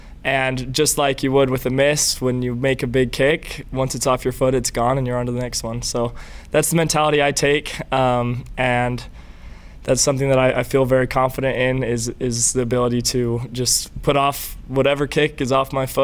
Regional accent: Utah, United States; growing up in Utah County and then later moving up to Kaysville and watching BYU football my whole life.

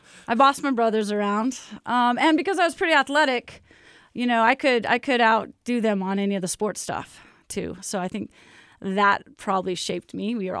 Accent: Lake Oswego, Oregon, United States; also born or lived in Provo, Utah; And it was fun growing up in Lake Oswego, born here in Provo, actually, at the hospital across the street.

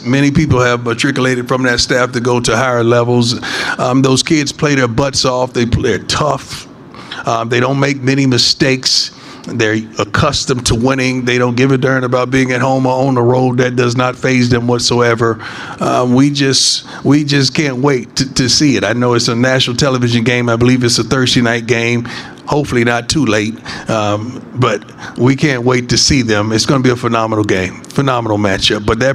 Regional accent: Fort Myers, Florida, United States; I'm a brother from Fort Myers, Florida

